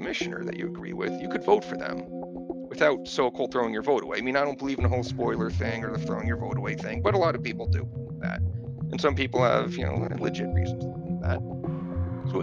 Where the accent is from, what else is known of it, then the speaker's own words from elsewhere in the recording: New Jersey, United States; But in my home state, New Jersey alone, there were two Greens running.